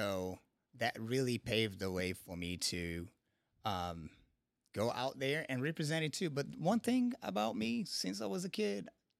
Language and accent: English; Rio de Janeiro, Brazil; So growing up in City of God, of course, we had a lot of challenges with the neighborhood because, you know, there was a lot of crime and stuff.